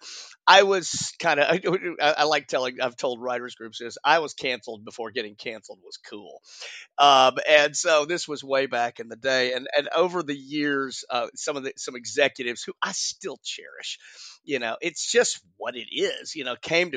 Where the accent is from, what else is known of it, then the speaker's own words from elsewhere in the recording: Nashville, Tennessee, United States; Well, I grew up in Nashville. I grew up in music, actually.